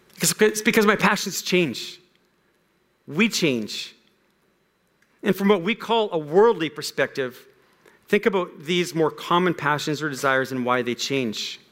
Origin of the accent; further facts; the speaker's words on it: Canada; we wave Canadian flags and we sing our national anthem. Even though we're halfway around the world, we're still Canadian citizens, and we act on it.